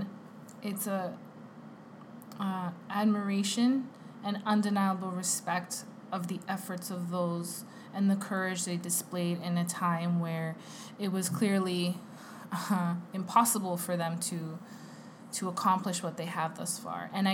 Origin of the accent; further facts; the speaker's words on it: Canada; There's only so much I can do, A, being Canadian, being all the way up here, and whatnot.